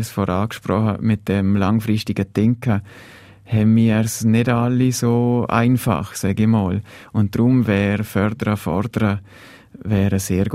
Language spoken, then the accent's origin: German; Liechtenstein; ich hoffe, dass wir als Liechtensteiner proaktiver sind und uns da nicht zurücklehnen